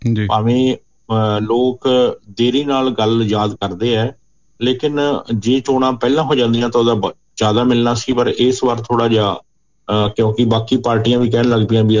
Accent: Punjab, India; ਜਾਂ ਅਸੀਂ ਪੰਜਾਬ ਵਾਲੇ ਚੰਡੀਗੜ੍ਹ ਜਾਂਦੇ ਸੀ

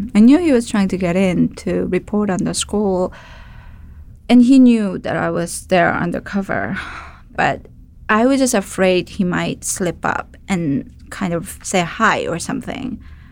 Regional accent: United States; I'm an American journalist, but my loyalty was really with my students.

